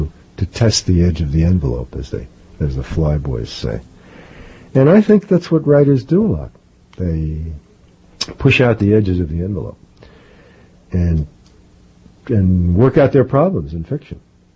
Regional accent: New York, United States; now in Mexico; I'm here in New York. It's exciting for me. It's my hometown. I was born and brought up here. Now I live in the mountains of Mexico.

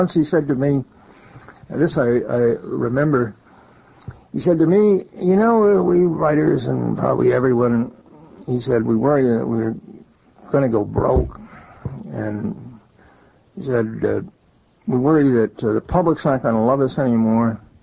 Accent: Florida, United States; In the first place, I was brought up in Florida, and he wasn't.

